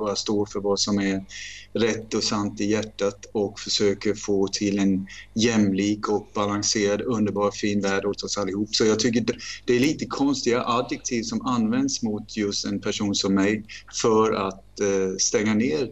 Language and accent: Swedish; Denmark; Swedish is a second language; now in Spain; Nej, men jag är dansk, killar. Det är bara det att jag kan ditt språk. Bortsett från det så är jag dansk.